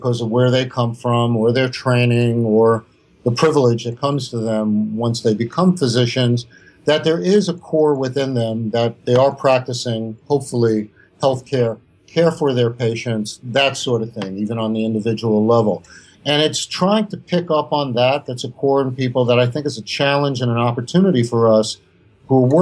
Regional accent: New York, United States; You know, I grew up in the Gun Hill Project, so I wasn't, you know, burdened with that.

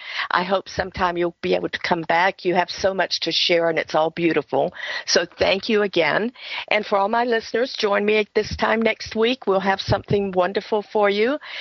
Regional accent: the South, United States; I know I grew up in the South and in a culture that didn't believe a dog had a soul

